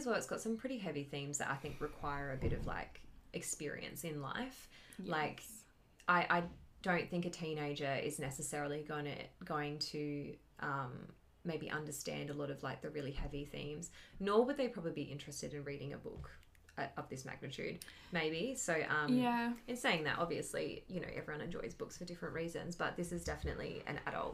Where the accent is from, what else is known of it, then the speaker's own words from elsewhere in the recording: Australia; the time we find Australian fiction to be not as exciting as other books that we've read because we are Australian